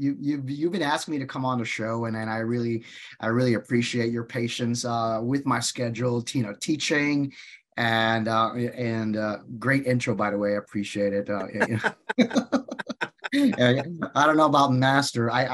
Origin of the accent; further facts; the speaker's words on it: Philippines; So I grew up in the Philippines.